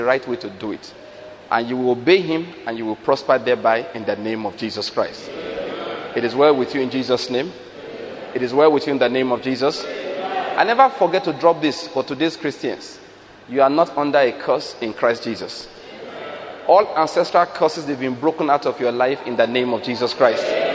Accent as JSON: {"language": "English", "country": "Nigeria", "said": "I'm from Nigeria. This is my first time in the United States."}